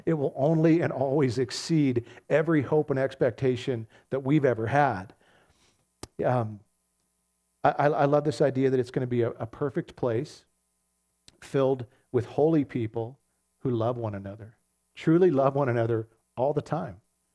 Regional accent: United States; I love the nation I was born into. I love being an American.

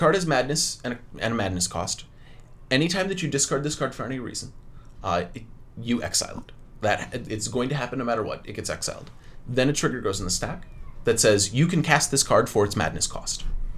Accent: Wisconsin, United States; Northern Wisconsin.

